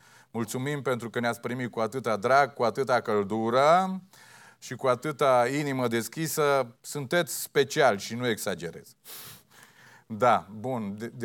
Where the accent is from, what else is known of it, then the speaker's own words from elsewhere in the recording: Beclean, Bistrița-Năsăud, Romania; Eu vin din Beclean, din orășel micuț, din județul Bistrița, dar plin de viață